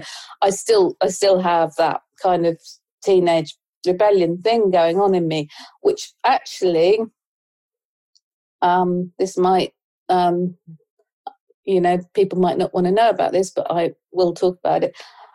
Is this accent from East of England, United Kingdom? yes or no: yes; Ipswich, East of England, United Kingdom; born there; But I wasn't adopted. I was born in Ipswich. I hated it. I didn't fit in.